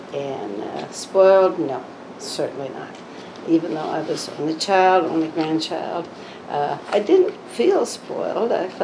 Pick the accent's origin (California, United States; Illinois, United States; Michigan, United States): Illinois, United States; Springfield; I was born in Springfield, Illinois. Haven't come too far, but Springfield was a wonderful place to grow up.